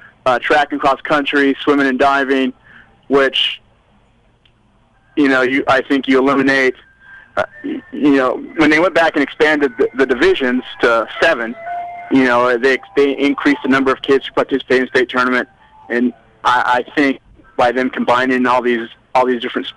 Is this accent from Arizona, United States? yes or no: yes; Arizona, United States; Well, growing up in Arizona, I know that Arizona perennially has one of the lowest, is one of the bottom states in regards to funding for education.